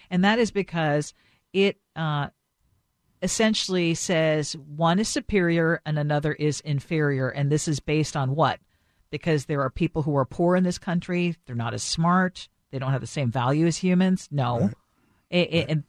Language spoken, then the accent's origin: English; Philippines; growing up in the Philippines, in some of the poorest areas of the country